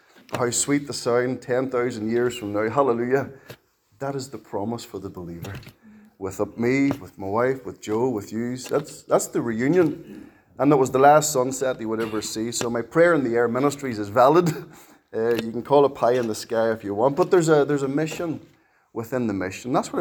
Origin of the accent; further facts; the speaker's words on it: Ireland; We're Irish for the most part. We don't reveal it.